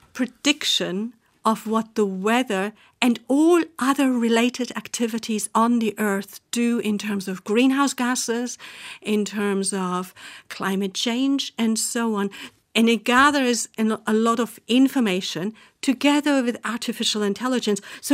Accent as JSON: {"language": "English", "region": "Bavaria", "country": "Germany", "second_language": "English", "said": "Like in other countries where you have like snow and winter, like I come from Bavaria"}